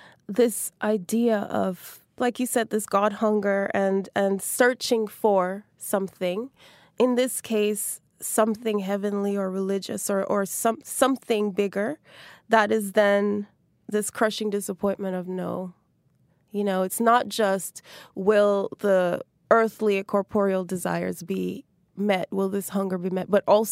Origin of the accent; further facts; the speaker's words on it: Jamaica; my childhood growing up in Jamaica. I grew up in a very strict Rastafarian household